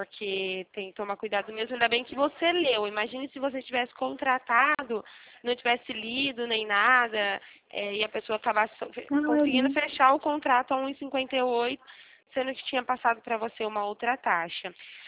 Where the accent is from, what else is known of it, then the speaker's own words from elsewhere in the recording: Araras, São Paulo, Brazil; Eu sou de Araras